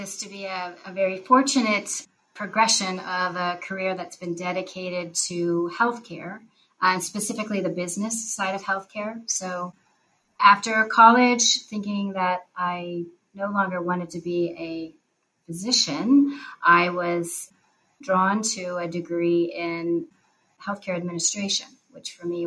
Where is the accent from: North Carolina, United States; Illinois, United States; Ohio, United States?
Ohio, United States; Cincinnati; which was located in my hometown of Cincinnati, Ohio.